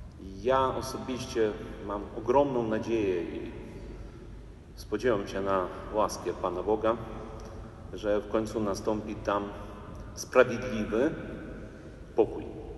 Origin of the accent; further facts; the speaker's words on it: Chortkiv, Ternopil Oblast, Ukraine; accent: eastern; Moja matka Polka, ojciec Ukrainiec. Urodziłem się w takim miasteczku Czortków. To jest Tarnopolski obwód, to były Kresy Wschodnie, polskie.